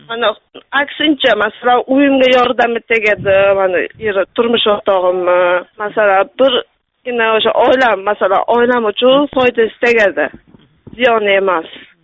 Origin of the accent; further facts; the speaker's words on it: Namangan, Namangan Region, Uzbekistan; now in South Korea; men o'z asli Namangandanman. Hozirda Koreyada yashayman, turmushga chiqqanman.